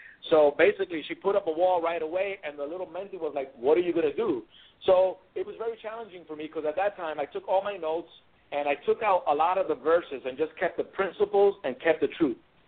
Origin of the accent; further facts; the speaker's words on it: United States; So, you know, of course, I told them I was from America.